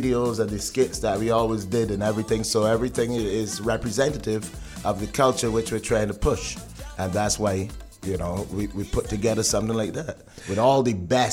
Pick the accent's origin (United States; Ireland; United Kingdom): United Kingdom; England; Well, as an Englishman, you got to ask me